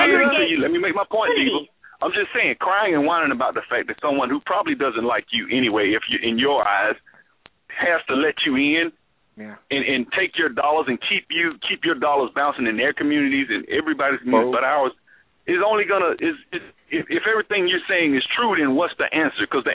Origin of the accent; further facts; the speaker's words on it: Alabama, United States; Look, I'm from Alabama. I'm from Alabama.